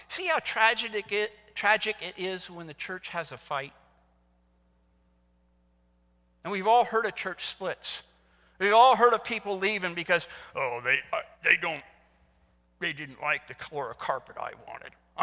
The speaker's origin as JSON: {"language": "English", "region": "Indiana", "country": "United States", "lives_now": "Virginia, United States", "said": "That's a Virginia expression I've learned. I'm actually from Indiana. We don't say y'all. We say you all."}